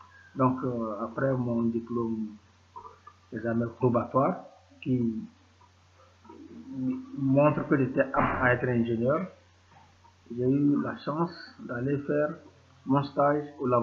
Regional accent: Togo; also born or lived in France; Je suis togolais d'origine. J'ai eu mon bac au Togo. Après le bac, j'ai fait 2 ans de formation ici à l'Université du Bénin avant d'intégrer la France.

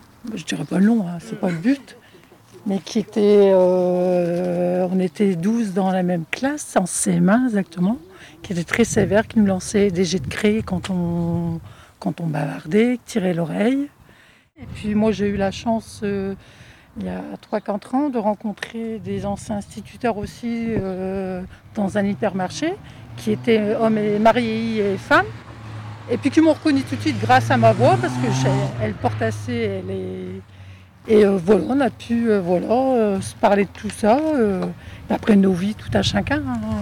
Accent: Hauts-de-France, France; Moi, j'ai la chance de rester, mes parents, dans le quartier, et je suis du Nord-Pas-de-Calais

